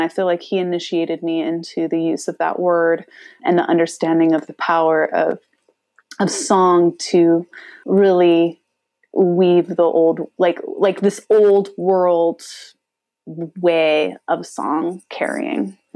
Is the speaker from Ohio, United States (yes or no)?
no; Phoenix, Arizona, United States; I was telling you, ladies, I grew up in Phoenix, Arizona, which was pretty unforgiving most of the time